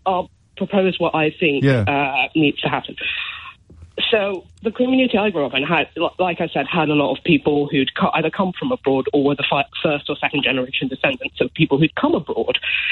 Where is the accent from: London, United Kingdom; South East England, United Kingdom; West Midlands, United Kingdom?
London, United Kingdom; I grew up in Northwest London, the community I grew up